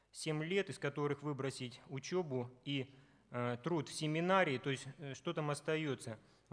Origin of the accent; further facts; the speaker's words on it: Siberia, Russia; Я из Сибири